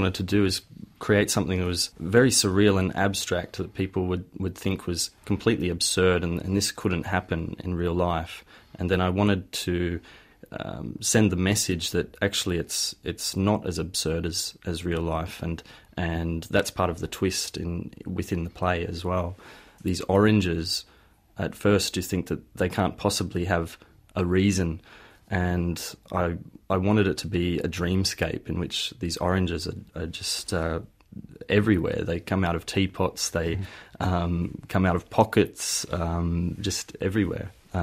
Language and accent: English; Australia; now in Prague, Czechia; But then I settled in Prague, and I feel very comfortable here, very much European as well as Australian. And I've always felt like that from a young age. My mother is Dutch, so she moved out of the Netherlands when she was six to come to Australia.